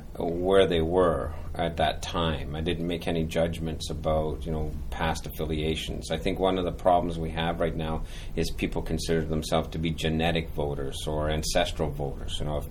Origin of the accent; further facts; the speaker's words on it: Scotland, United Kingdom; now in Canada; I grew up in Scotland. My folks immigrated to Winnipeg, Manitoba.